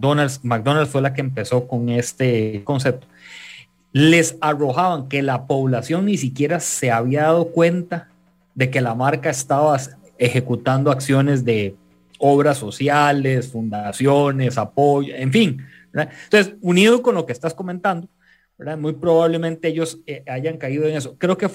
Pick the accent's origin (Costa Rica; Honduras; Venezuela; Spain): Costa Rica; San Rafael de Montes de Oca, San José; En el barrio en donde yo crecí, en Urbanización El Prado, San Rafael de Montes de Oca